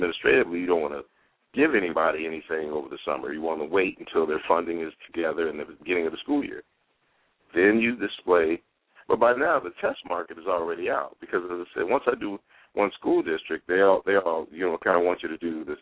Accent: Chicago, Illinois, United States; I immediately thought about CPS because, you know, I'm from the West Side.

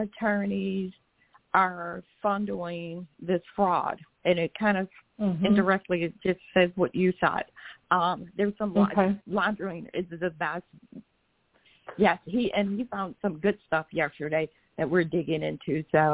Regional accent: Michigan, United States; And I'm from Michigan originally, but I've been here over 20 years.

